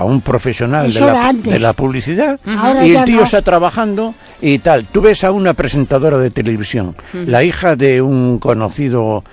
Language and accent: Spanish; Spain; tal como somos los españoles